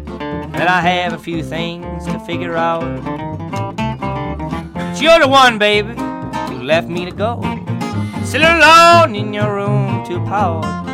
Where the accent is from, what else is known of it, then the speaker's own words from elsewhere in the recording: Illinois, United States; I'm originally from Illinois. Being from Illinois, it was never too far away and everything like that.